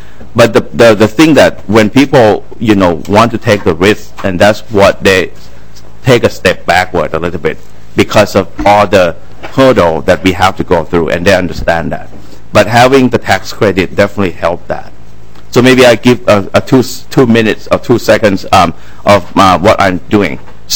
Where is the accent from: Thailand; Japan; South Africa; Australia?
Thailand; English is a second language; moved away as an adult; now in United States; I'm originally from Thailand. I grew up in Thailand. I came here for graduate school.